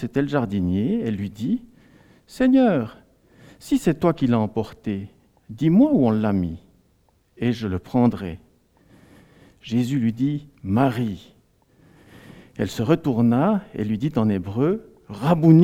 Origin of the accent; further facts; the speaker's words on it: Fribourg, Switzerland; also born or lived in Biel; je viens de Fribourg, je suis fribourgeois, mais aussi biennois, puisque j'ai habité 17 ans dans cette ville depuis l'âge de 3 ans.